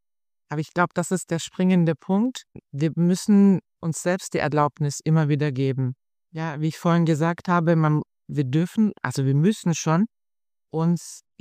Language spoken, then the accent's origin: German; Germany; born there; ich bin hier geboren in Deutschland. Mein Vater war oder ist, der ist zwar jetzt in Rente, aber er ist ein Gastarbeiter. Ich bin hier geboren.